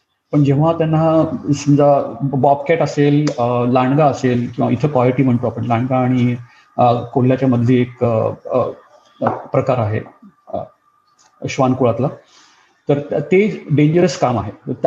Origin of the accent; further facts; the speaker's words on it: Pune, Maharashtra, India; also born or lived in Solapur; so मी माझं लहानपण पुण्यातलं आहे, सोलापूरचा जन्म, पुण्यातलं लहानपण